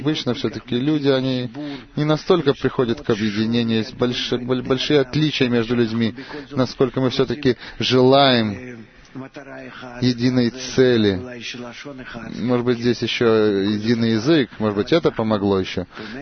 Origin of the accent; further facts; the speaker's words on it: Eilat, Southern District, Israel; Я из Эйлата.